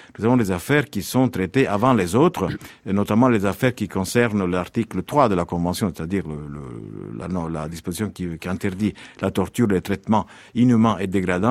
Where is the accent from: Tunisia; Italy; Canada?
Italy; French is a second language; En tant qu'Italien, je suis jaloux de la France